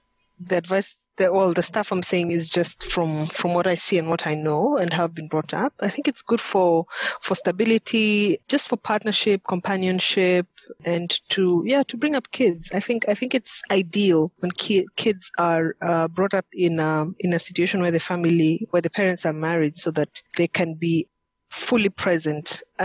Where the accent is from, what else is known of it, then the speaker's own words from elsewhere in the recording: Kenya; now in Johannesburg, South Africa; I'm a Kenyan living in Johannesburg, South Africa since 2013.